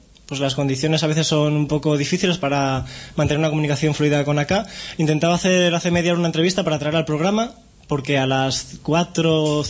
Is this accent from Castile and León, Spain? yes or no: no; Madrid, Community of Madrid, Spain; Pues yo vengo de Madrid